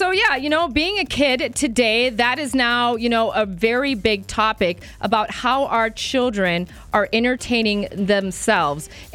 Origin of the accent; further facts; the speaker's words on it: Superior, Wisconsin, United States; I grew up in Superior, Wisconsin. No one ever go there because there's just really nothing going on. It's the coldest part of Wisconsin.